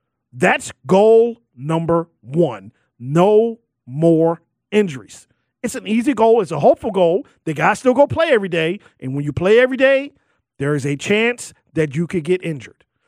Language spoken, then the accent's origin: English; Baltimore, Maryland, United States; And yes, if you know me, I was born and raised in Baltimore. Yes, I was.